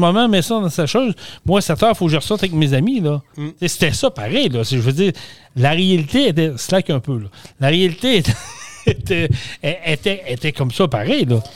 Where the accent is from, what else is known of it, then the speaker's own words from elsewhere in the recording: Vallée-Jonction, Quebec, Canada; moi, je suis natif de Vallée-Jonction.